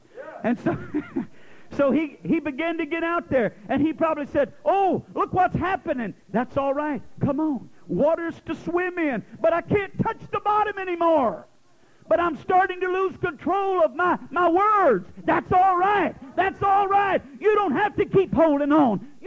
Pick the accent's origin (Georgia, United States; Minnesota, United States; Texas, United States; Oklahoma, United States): Oklahoma, United States; Hey, I like that Southern talk. I love it. I'm a Southerner myself from Oklahoma.